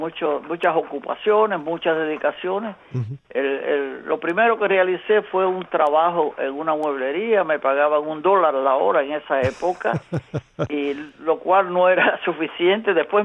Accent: Cojímar, Havana, Cuba; Yo nací en Cojímar, un pequeño pueblo de pescadores muy próximo a la Bahía de La Habana, en la costa norte. Allí pasé mi infancia, los primeros años de mi adolescencia.

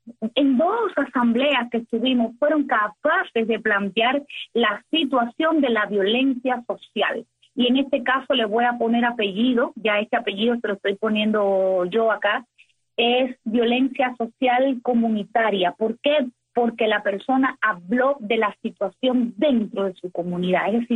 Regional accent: Cuba; como cubana viviendo y sintiendo esta situación

